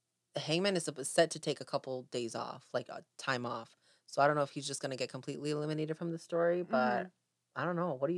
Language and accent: English; Mexico; We're from Mexico, and the national animal is the scorpion, and that's what you are.